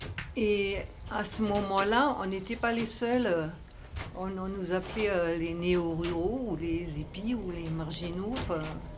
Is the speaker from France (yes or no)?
no; Germany; Je suis citadine, je suis allemande aussi.